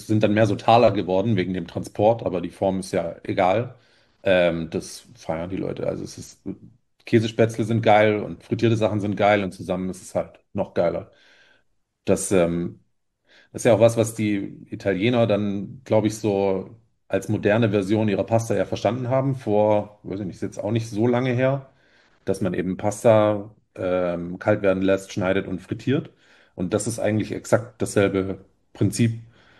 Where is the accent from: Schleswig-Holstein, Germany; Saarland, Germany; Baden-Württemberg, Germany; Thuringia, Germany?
Baden-Württemberg, Germany; diese schwäbischen Sachen, die waren mir als Schwabe sehr wichtig.